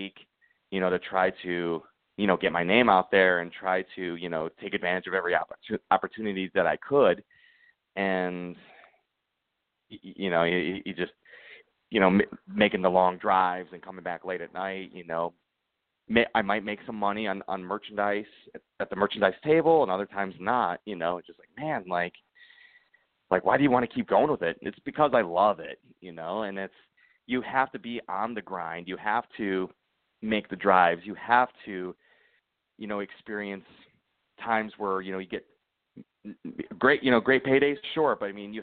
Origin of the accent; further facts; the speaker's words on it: Toledo, Ohio, United States; I grew up in the Toledo area, so less than an hour north is the Detroit